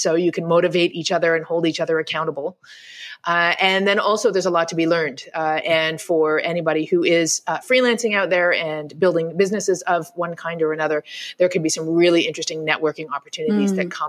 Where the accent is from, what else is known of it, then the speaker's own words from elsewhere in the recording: Toronto, Ontario, Canada; And I got back to Canada and I set up a place in Toronto, which is my hometown.